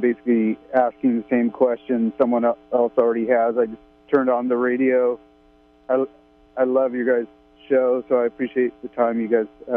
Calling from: California, United States; I'm here in Humboldt County.

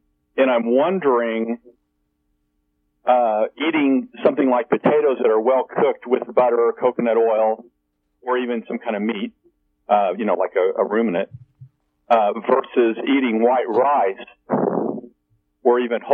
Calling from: Missouri, United States; Missouri.

